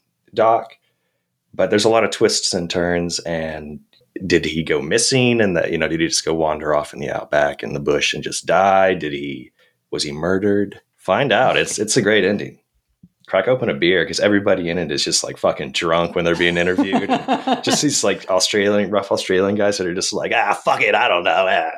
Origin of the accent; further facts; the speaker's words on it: Harlingen, Texas, United States; So I'm from the Rio Grande Valley.